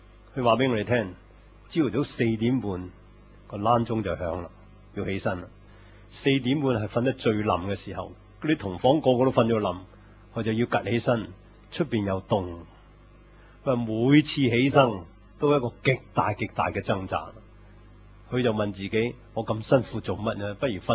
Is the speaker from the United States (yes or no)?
no; Hong Kong; 很多我们香港人最厉害的这句话